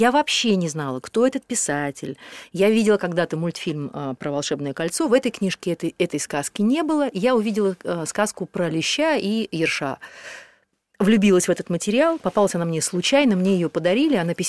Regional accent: Komi Republic, Russia; Того, я сама из Коми. Это тоже, в общем, русский север.

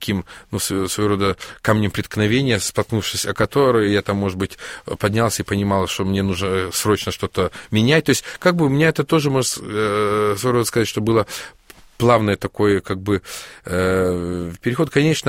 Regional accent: Ukraine; потому что я вырос на Украине, я уже говорил

